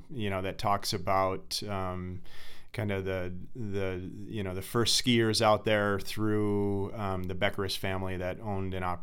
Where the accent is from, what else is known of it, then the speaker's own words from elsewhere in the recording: Rochester, New York, United States; also born or lived in Virginia; Well, I was born in Virginia, but grew up in New York and moved to Colorado for college.